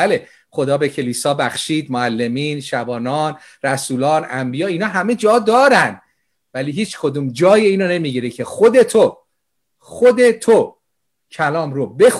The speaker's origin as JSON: {"language": "Persian", "country": "Iran", "tie": "born or raised there", "said": "مایی که در ایران بزرگ شدیم"}